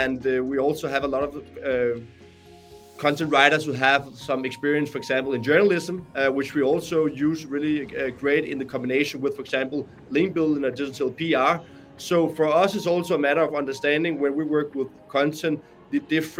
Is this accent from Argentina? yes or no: no; Copenhagen, Capital Region of Denmark, Denmark; English is a second language; I've been working with the SEO for almost 10 years. And I'm from Copenhagen in Denmark.